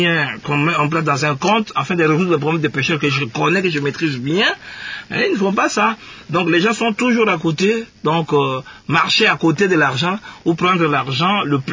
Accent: Ngambi, DR Congo; born there; also born or lived in Kisangani / Kinshasa; Je suis né à Ngambi, il ne faut pas que je considère Kisangani comme Ngambi.

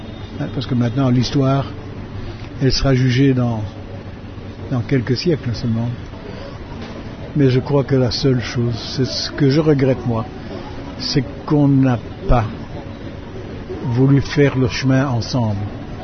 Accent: DR Congo; Moi, je sais que j'ai vécu, depuis que je suis né au Congo, en symbiose avec le Congolais.

